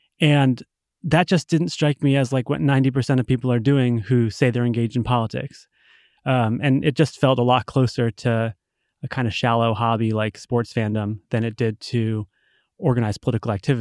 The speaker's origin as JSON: {"language": "English", "region": "Rhode Island", "country": "United States", "tie": "born or raised there", "said": "I grew up in Rhode Island in, you know, the 90s."}